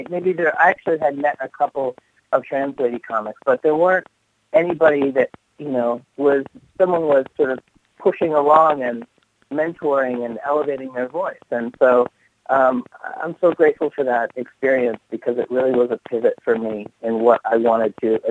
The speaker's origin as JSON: {"language": "English", "region": "Maine", "country": "United States", "tie": "born or raised there", "said": "growing up in Maine, I didn't have anybody that looked like me, that talked like me, that said the things that I felt."}